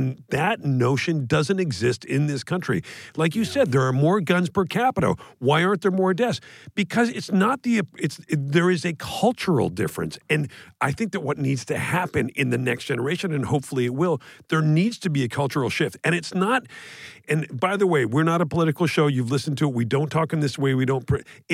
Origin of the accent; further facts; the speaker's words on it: Canada; I know as a Canadian, and I've talked to other Canadians about it